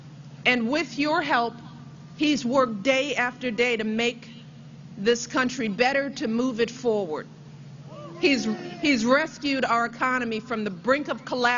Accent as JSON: {"language": "English", "country": "United States", "said": "but as a voter, as an American."}